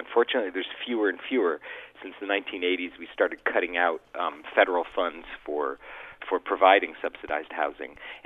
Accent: New York City, New York, United States; You know, I grew up in New York City, right on the dividing line between the poorest census district in the city of New York and the richest.

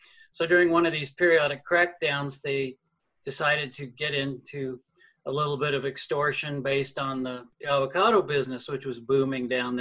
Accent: United States; So, you know, as an American, that's disturbing to me.

